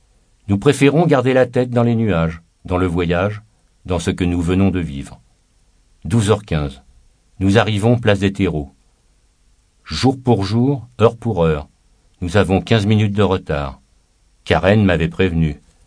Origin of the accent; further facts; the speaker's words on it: Lyon, Auvergne-Rhône-Alpes, France; Nous venons de Lyon. Prononcer cette phrase faisait apparaître des centaines d'images dans ma tête.